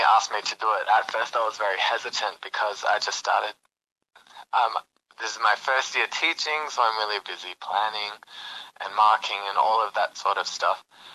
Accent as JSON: {"language": "English", "town": "Perth", "region": "Western Australia", "country": "Australia", "tie": "born or raised there", "said": "I grew up here in Perth, and my parents, they raised us to think that we didn't have a lot of money."}